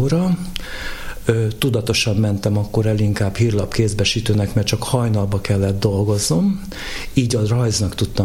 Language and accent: Hungarian; Budapest, Hungary; born there; Budapesten születtem.